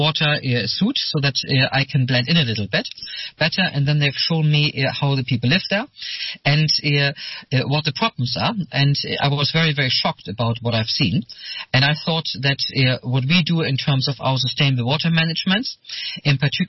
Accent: Germany; now in Sweden; Originally, I come from Germany.

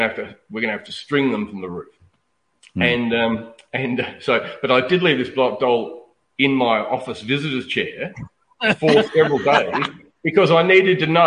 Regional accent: South Africa; Look, I think, and I'm not saying this just because I'm on South African

